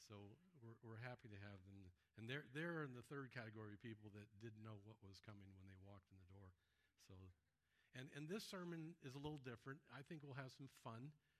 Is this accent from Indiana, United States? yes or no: no; Arizona, United States; growing up in Arizona, I've never seen water.